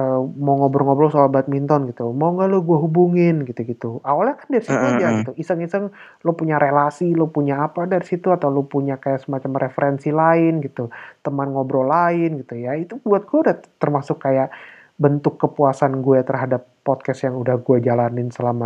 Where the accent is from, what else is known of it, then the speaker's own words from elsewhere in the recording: Sumatra, Indonesia; gue orang Sumatera juga kebetulan, jadi kayak istilah aman lah gitu